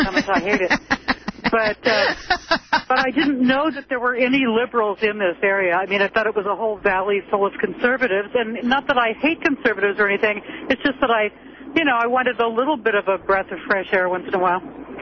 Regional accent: Palo Alto, California, United States; also born or lived in Santa Cruz; I moved here from the Bay Area. I grew up in Palo Alto.

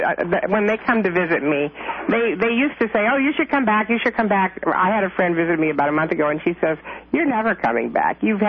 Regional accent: Chicago, Illinois, United States; also born or lived in Bay Area; I've been here 3 years, and I spent 25 years in the Bay Area, and I was raised in Chicago.

